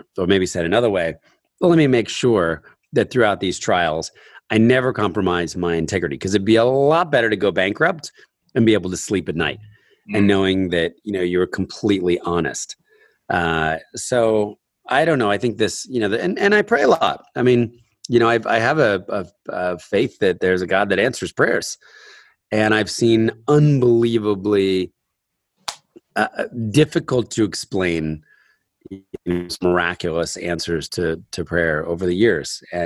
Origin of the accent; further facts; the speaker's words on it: New Jersey, United States; I grew up in New Jersey and we had a well and we used a huge amount of water.